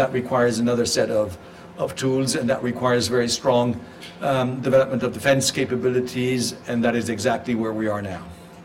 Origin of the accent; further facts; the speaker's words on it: Spain; I come from Spain. In my constitution, 1978 constitution, we say that Spain is a rule of law